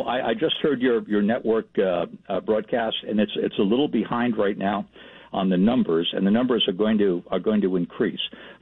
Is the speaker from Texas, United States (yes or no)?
no; New Jersey, United States; Now, Walter, you and I have been friends for a long time. We're both from New Jersey.